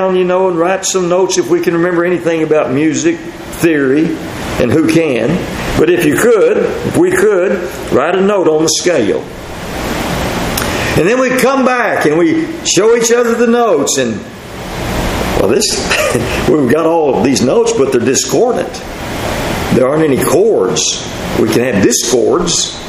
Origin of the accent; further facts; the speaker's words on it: Texas, United States; I'm an American and a Texan.